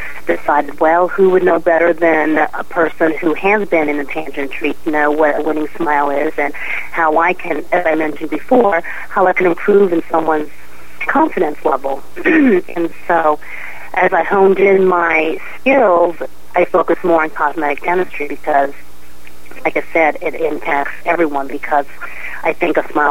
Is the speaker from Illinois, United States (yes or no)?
no; Houston, Texas, United States; also born or lived in Tokyo, Japan; we're Taiwanese, we were born in Tokyo, but we were raised in Houston, Texas, that always draws the eyebrows